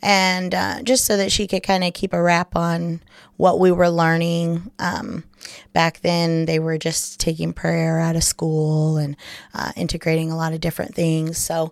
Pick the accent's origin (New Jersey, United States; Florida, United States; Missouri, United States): Missouri, United States; Fulton; also born or lived in South Carolina / Iceland; Majority of my youth was spent in a small town, Fulton, Missouri.